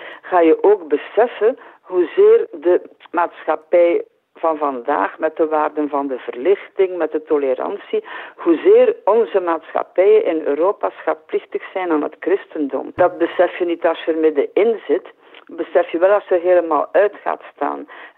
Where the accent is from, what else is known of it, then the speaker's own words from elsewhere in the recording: Harelbeke, West Flanders, Belgium; Ja, ik ben opgegroeid in Haarlembeke bij Kortrijk, waar ik naar school ben gegaan, voor het middelbaar in het uitstekende lyceum Ons Lieve Vrouw van Vlaanderen. Mijn vader was directeur van de plaatselijke gemeenteschool van Haarlembeke.